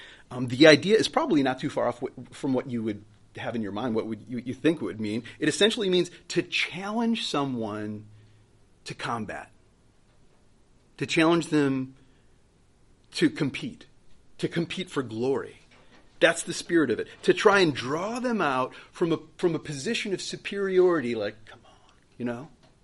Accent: Buffalo, New York, United States; I'm from the Buffalo area, Buffalo, New York.

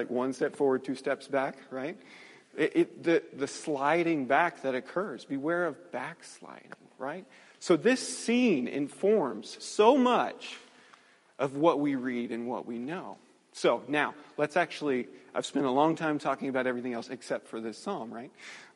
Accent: Texas, United States; where I grew up in Texas, you had to drive 6 hours to find something to climb, right?

